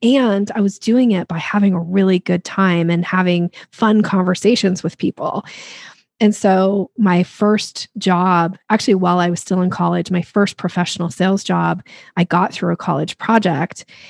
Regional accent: Boise, Idaho, United States; moved away as an adult; now in Seattle, United States; And then when I grew up in Boise, Idaho, and I moved in my early 20s, I think it was 20, I moved to the Seattle area and I got this job

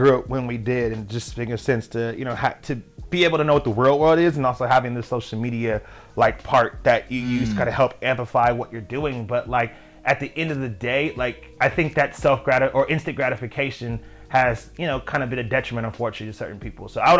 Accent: Sacramento, California, United States; And I was just like, oh, damn. You know, and again, I'm from Sacramento. Didn't really have family really out in LA.

